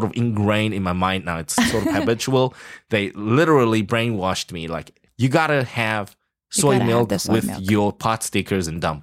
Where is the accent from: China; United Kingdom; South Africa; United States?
South Africa; Growing up in South Africa, you know, the only vegetable, the only Western vegetable you see are pumpkins and cabbage all day long.